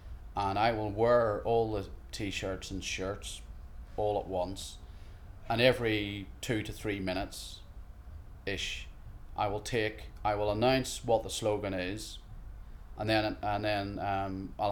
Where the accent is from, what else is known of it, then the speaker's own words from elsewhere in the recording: Belfast, Northern Ireland, United Kingdom; born there; moved away as an adult; now in Stockport, United Kingdom; I'm 49. I was born in Belfast and I've lived and worked in England for over 20 years and I now live in Stockport, Cheshire.